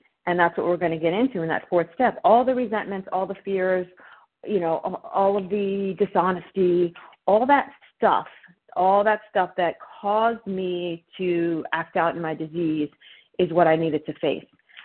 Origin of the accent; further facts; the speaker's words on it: New Jersey, United States; Good morning, everyone. … I'm from South Jersey.